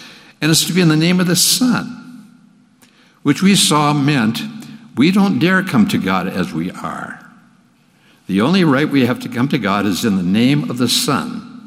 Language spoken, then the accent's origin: English; Hinckley, Minnesota, United States; As you know, my hometown is Hinckley, Minnesota, where the men are men and pansies are flowers and the women are slightly above average.